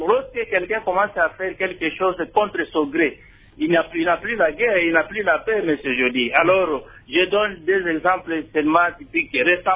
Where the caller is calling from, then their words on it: Lubumbashi, Haut-Katanga, DR Congo; Ici, chez nous, à Lumbashi, je vous donne un exemple